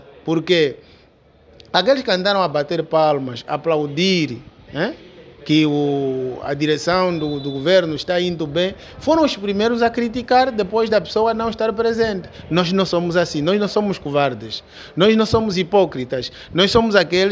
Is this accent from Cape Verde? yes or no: no; Angola; born there; nós não somos culpados de termos nascido em Angola e vivermos num regime como este.